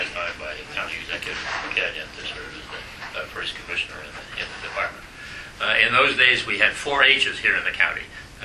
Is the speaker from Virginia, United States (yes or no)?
no; Yonkers, New York, United States; born there; I was born in Yonkers in 1919.